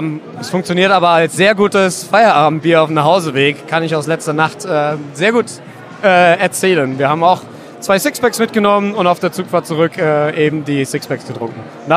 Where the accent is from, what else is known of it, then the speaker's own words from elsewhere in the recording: Mainz, Rhineland-Palatinate, Germany; Und als Mainzer ist der Frankfurter Markt für uns sogar relativ wichtig.